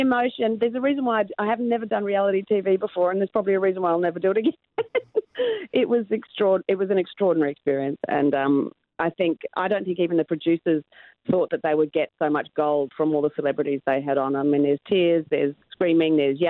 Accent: Levin, Wellington, New Zealand; also born or lived in Hawke's Bay; born in Levin. I actually have my own little star on Oxford Street in Levin. Right. I'm very proud of it too. Yeah. I left, but we moved to Hawke's Bay, and then I lived in Wellington for a long time. So I left Wellington when I was about 18, nearly 19.

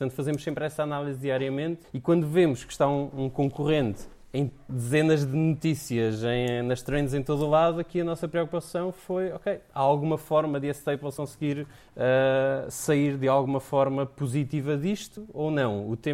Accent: Coimbra, Centro, Portugal; accent: Coimbra; aqui o meu sotaque de Coimbra

